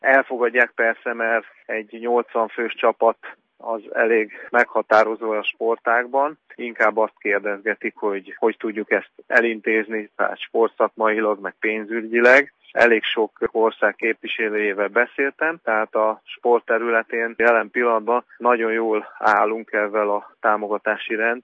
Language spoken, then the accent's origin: Hungarian; Hungary; Jó volt állni persze magyarként ott a parton